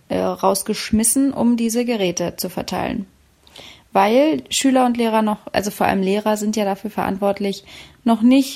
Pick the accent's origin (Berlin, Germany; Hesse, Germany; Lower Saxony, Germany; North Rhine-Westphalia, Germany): Berlin, Germany; Gibt's noch eine kleine Geschichte, wieder mal aus meiner Heimatstadt Berlin.